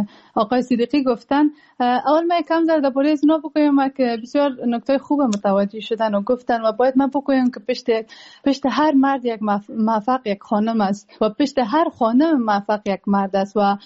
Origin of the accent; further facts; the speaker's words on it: Afghanistan; now in Germany; من مثلا شخصا در کشور جرمنی زندگی میکنم،